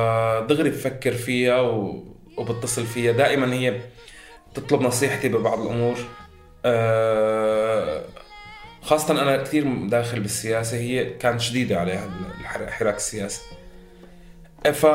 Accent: Syria; ما فينا تاخد فيزا كسوري،

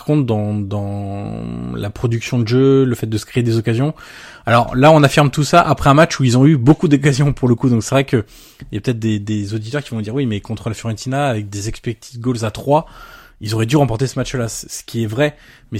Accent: France; vu qu'on est français.

